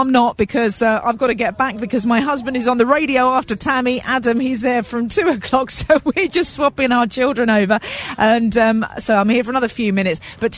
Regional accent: Tamworth, West Midlands, United Kingdom; We're in Tamworth, it's my hometown, and we're loving it.

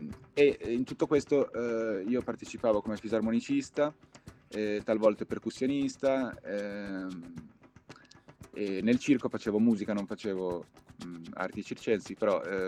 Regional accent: Bologna, Emilia-Romagna, Italy; born there; now in Sette Voci, Italy; Io sono nato a Bologna, ho origini nord europee e calabresi e da 5 anni vivo in Sicilia, a Sette Voci, sotto l'Etna.

